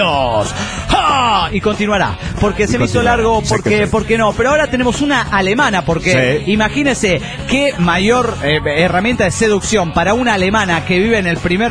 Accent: Valencia, Carabobo, Venezuela; de Valencia, Venezuela.

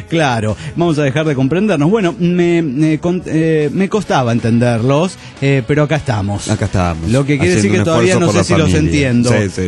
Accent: Guadalajara, Jalisco, Mexico; de Guadalajara, Jalisco, México.

